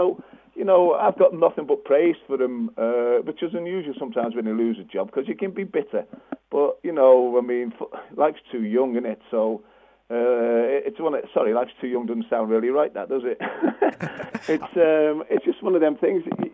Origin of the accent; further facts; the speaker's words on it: Liverpool, North West England, United Kingdom; I'm from Liverpool. This is like my hometown. This is where I'm based now. You know, I live here. My family are all here.